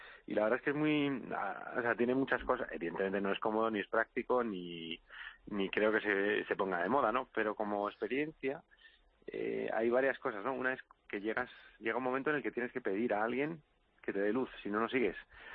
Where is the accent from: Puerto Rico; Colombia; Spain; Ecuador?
Spain; Madrid, Community of Madrid; era aterrizar en España y entrar, yo soy de Madrid